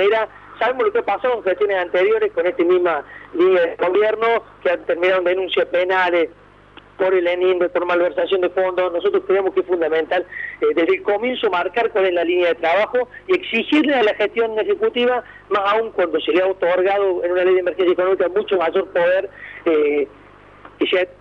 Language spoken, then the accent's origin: Spanish; Villa María, Córdoba, Argentina; tengo mi estudio público en Villa María, soy de Villa María, tengo propiedad en Villa María.